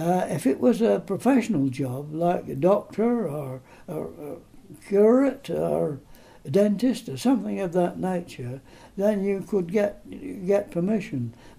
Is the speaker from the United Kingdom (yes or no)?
yes; North West England, United Kingdom; now in Kingston upon Thames, United Kingdom; I was going to say being a Londoner, but I'm not a Londoner, I'm from Lancashire. But as I finished up my days in the army, then I went to London